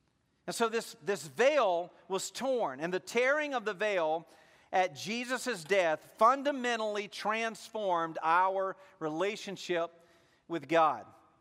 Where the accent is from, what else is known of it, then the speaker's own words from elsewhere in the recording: Mississippi, United States; we're from Mississippi, there's really no ice down there, so no hockey.